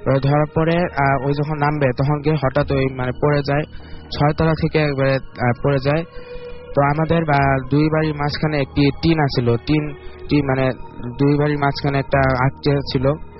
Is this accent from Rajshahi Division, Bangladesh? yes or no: no; Dhaka, Dhaka Division, Bangladesh; আমি এসেছি খিলগাঁও ঢাকা থেকে